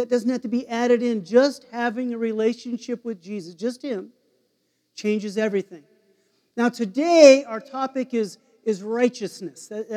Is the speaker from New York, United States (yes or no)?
no; Nevada, United States; And we grew up in Nevada, and his parents owned one of the largest casinos in the entire state.